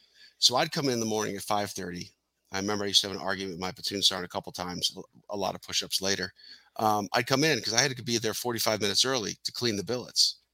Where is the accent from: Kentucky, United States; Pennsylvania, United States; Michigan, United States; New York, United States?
Michigan, United States; Detroit; I'm from Detroit, and I will drive nothing but a Toyota because those things are unstoppable.